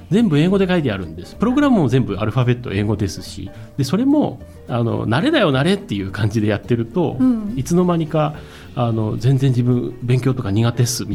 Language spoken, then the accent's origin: Japanese; Hachinohe, Aomori, Japan; 32、3まで勤めてまして、はい、辞めて U ターンをしてきた、地元八戸に戻ってきたという形なんですが